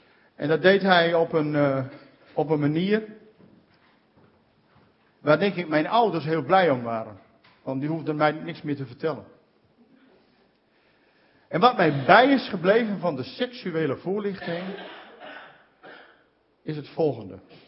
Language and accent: Dutch; Hoogezand, Groningen, Netherlands; en ik kom uit Hoge Zand.